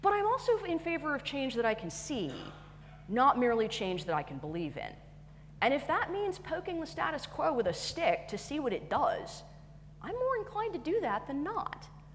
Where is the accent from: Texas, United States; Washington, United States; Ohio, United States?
Texas, United States; I'm used to reactionaries. I grew up in Texas.